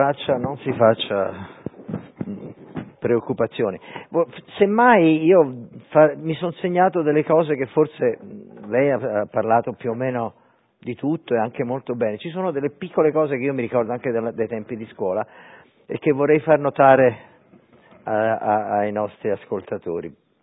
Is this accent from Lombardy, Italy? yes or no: no; Rome, Lazio, Italy; Io invece sono cresciuto a Roma e io le parlo con le vocali larghe.